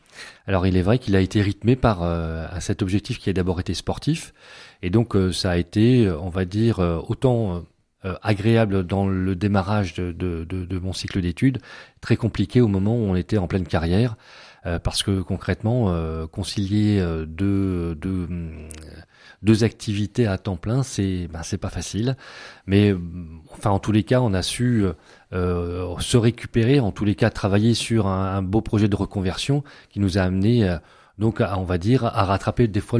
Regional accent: Saint-Avold, Grand Est, France; Je suis de l'Est mosellan, de la région de Saint-Avold. Et donc, j'ai grandi dans une cité minière avec un frère jumeau.

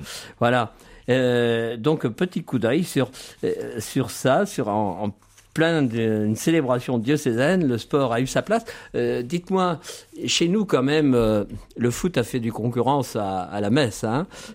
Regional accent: France; chez nous en France, c'est toujours un problème

